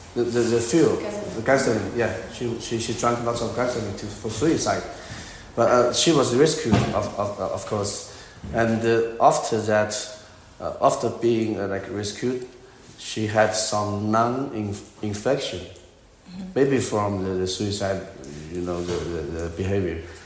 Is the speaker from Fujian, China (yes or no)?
no; Leshan, Sichuan, China; After my PhD, I went to actually Lesan. That's my hometown where I'm living and practicing now. It's where the Buddha is.